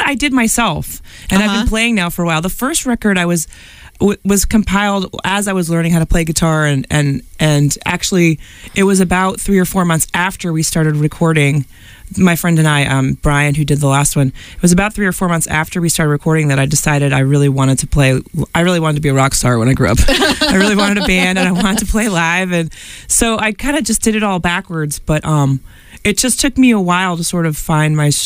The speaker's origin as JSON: {"language": "English", "town": "Wayland", "country": "United States", "tie": "born or raised there", "also_born_or_lived": "Los Angeles", "moved": "yes", "lives_now": "Livingston, United States", "said": "Yeah, I grew up in Wayland."}